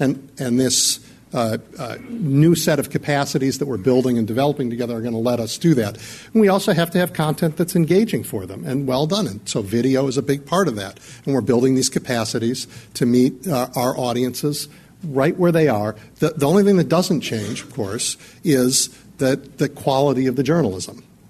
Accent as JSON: {"language": "English", "town": "Chicago", "region": "Illinois", "country": "United States", "tie": "born or raised there", "said": "look, I grew up near Wrigley Field, right?"}